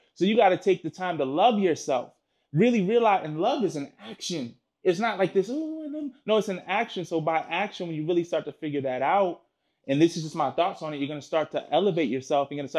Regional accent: Worcester, Massachusetts, United States; I'm originally from Worcester, Massachusetts.

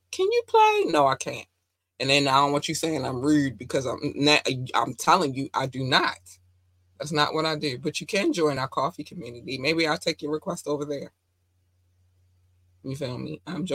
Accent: Baltimore, Maryland, United States; I'm like, the hood is the hood everywhere. I came from Baltimore City.

